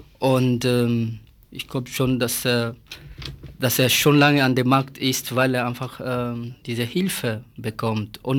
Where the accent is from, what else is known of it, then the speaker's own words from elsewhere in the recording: DR Congo; now in Bonn, Germany; ich komme aus Zaire und ich habe auch hier in Freiburg studiert und seit 3 Jahren arbeite ich in Bonn.